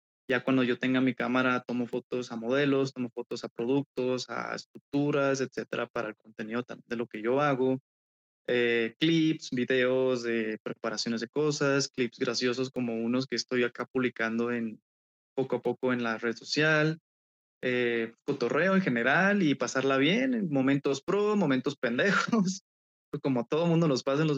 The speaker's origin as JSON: {"language": "Spanish", "region": "Chihuahua", "country": "Mexico", "said": "pues yo soy de Chihuahua, Chihuahua."}